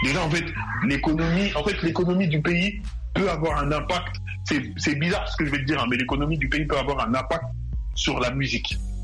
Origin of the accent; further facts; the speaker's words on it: Côte d’Ivoire; au début, dans les pays africains, les Ivoiriens, on était l'une des plateformes, des plaques tournantes de la musique.